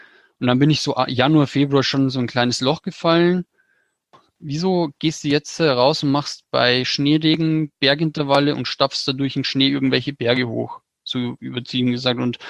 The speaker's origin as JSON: {"language": "German", "region": "Bavaria", "country": "Germany", "said": "ich komme aus der Gegend von Regensburg."}